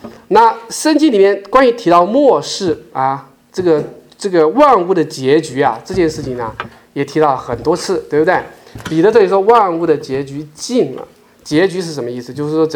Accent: China

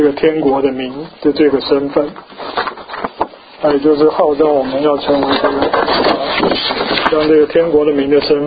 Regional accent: China; 那当然我们中国人在他们眼里看起来也是跟他们不一样。

